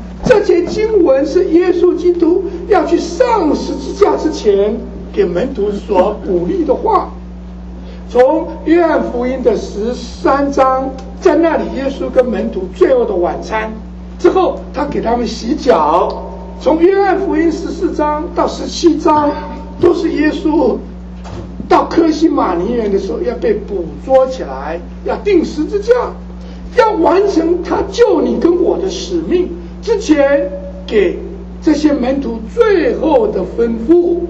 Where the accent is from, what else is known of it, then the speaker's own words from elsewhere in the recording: China; 我们中国人喜欢说一日之计在于晨，一年之计在于春